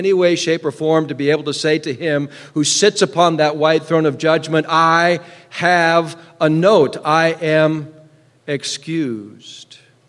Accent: Seattle, Washington, United States; I grew up over in Seattle, spent 13 years in the government schools over there

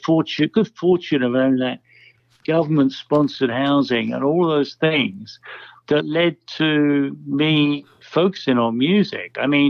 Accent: London, United Kingdom; accent: Cockney; because a lot of London was bombed, or the East End where we came from. I'm a Cockney, true Cockney.

